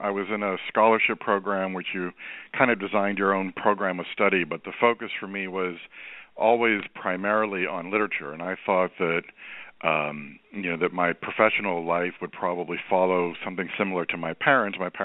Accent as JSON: {"language": "English", "region": "Ohio", "country": "United States", "tie": "born there", "said": "My parents emigrated in the 60s. They both came here to finish their education. I was born in Ohio in the early 70s."}